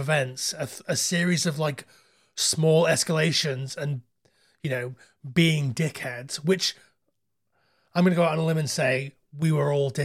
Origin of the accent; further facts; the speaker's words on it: United Kingdom; because we're British and we end of Clockwork Orange forced to watch Shane Meadows films